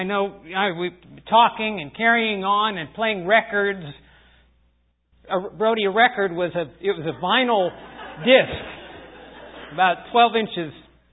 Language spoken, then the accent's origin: English; Mount Vernon, Ohio, United States; And I grew up in Mount Vernon, Ohio, and I remember many Christmases.